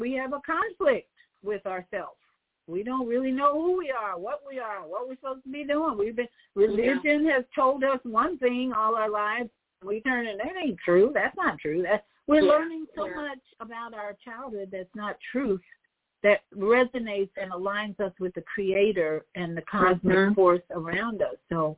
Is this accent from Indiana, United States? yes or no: no; Chicago, Illinois, United States; I was raised in Chicago, but I was in Hyde Park neighborhood, which was very diverse.